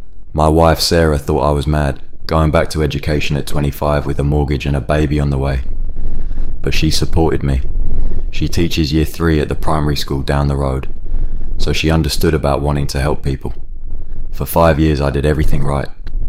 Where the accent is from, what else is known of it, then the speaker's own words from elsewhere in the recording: Catford, London, United Kingdom; I grew up in Catford, left school, and worked in a warehouse for a few years.